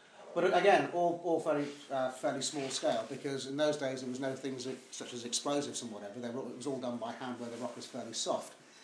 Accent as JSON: {"language": "English", "region": "South West England", "country": "United Kingdom", "said": "I'm from Cornwall"}